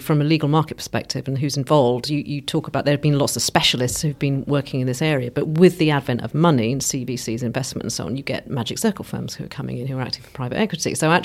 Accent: Wales, United Kingdom; I am Welsh

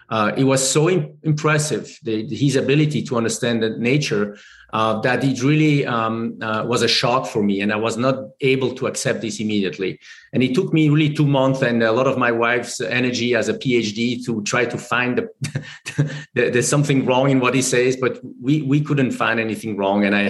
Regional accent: Geneva, Switzerland; But very shortly, I grew up in Geneva, Switzerland. I was blessed to grow up in an environment that is very international.

